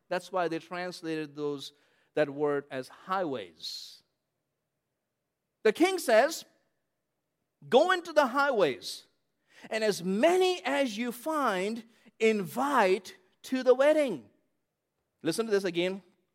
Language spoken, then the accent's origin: English; India; Hey, look, I grew up in India, where missionaries have been killed.